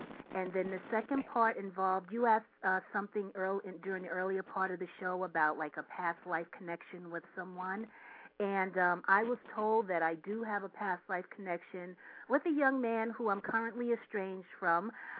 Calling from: New York, United States; I'm calling from New York.

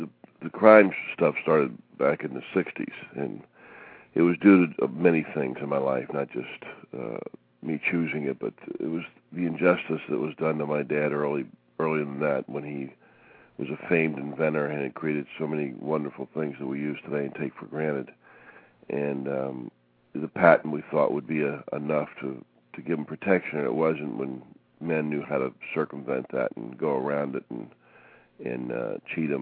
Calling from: Fort Lauderdale, Florida, United States; Fort Lauderdale, Florida.

